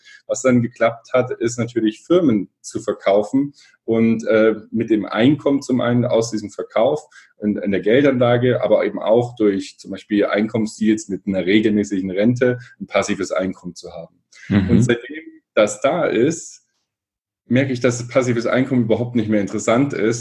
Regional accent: Erfurt, Thuringia, Germany; ich komme aus Erfurt, bin mit meinem Bruder da zusammen aufgewachsen, er ist 4 Jahre älter.

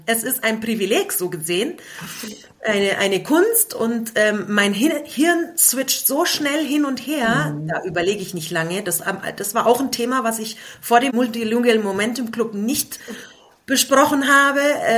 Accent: Munich, Bavaria, Germany; Eltern sind türkischsprachig und ich selbst bin schon in München geboren und groß geworden. das heißt, ich bin auch schon zweisprachig aufgewachsen

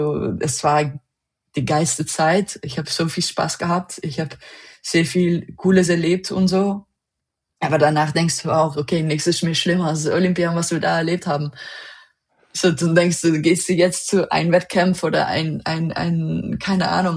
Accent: Netherlands; German is a second language; now in Germany; Ich bin eine Holländerin, ich wohne so halb in Deutschland

